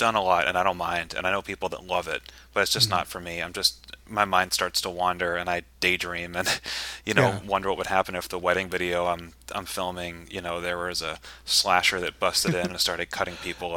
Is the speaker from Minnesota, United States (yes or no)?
no; Boston, Massachusetts, United States; I'm from Boston, so for me it's Drive-In Horror Show.